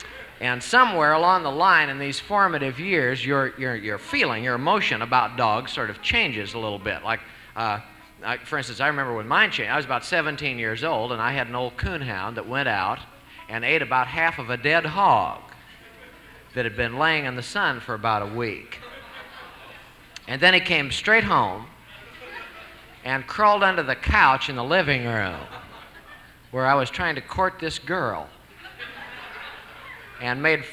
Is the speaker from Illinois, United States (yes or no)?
no; Salem, Missouri, United States; because we came straight from Salem, Missouri, and came out here